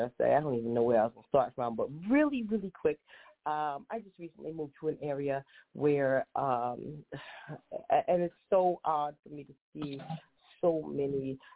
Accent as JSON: {"language": "English", "town": "The Hamptons", "region": "New York", "country": "United States", "tie": "born or raised there", "lives_now": "Charlotte, United States", "said": "I moved to Charlotte, North Carolina, which is new ground for me, because I was raised in the Hamptons, where I was the only African-American person from kindergarten to sixth grade."}